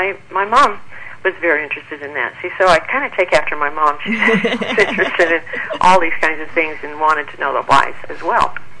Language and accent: English; Flagstaff, Arizona, United States; also born or lived in Phoenix; I'm a native Arizonan, and earlier part of my life I was raised in Flagstaff, and then the southern part, Phoenix area, later.